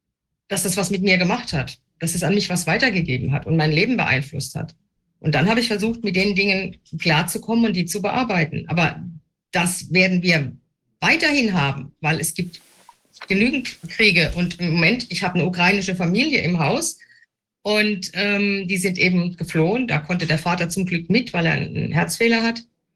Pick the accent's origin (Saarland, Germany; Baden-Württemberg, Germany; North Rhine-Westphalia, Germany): Baden-Württemberg, Germany; Mannheim; Also ich bin aus der Gegend Mannheim, er auch und meine Mutter auch.